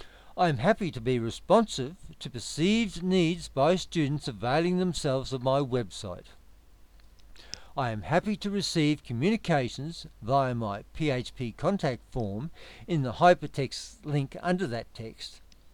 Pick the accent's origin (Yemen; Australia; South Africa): Australia; I am Australian.